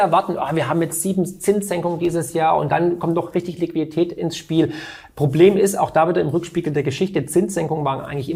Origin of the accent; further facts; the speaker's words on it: Baden-Württemberg, Germany; Nee, ich bin Schwabe, Mario.